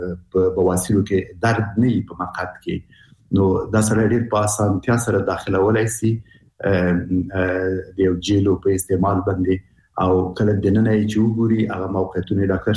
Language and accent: Pashto; Afghanistan; نو ځکه موږ په عنعنوي شکل موږ افغانان شرمېږو